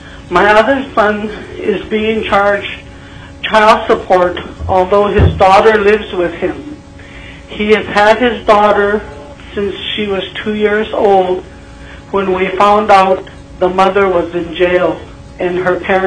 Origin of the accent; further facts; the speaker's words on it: Fairbanks, Alaska, United States; I'm from Fairbanks.